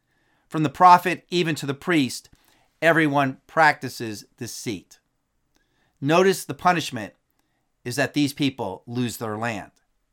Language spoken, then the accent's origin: English; New Milford, New Jersey, United States; The other day, my sister pointed out on Zillow the house that I grew up in New Milford, New Jersey.